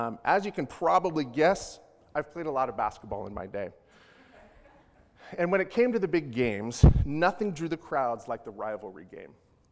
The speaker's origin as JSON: {"language": "English", "town": "Spokane", "region": "Washington", "country": "United States", "tie": "born or raised there", "said": "Growing up in Spokane in the 80s and 90s, the rivalries that I was aware of were Sonics versus the Blazers, Wazoo versus UW."}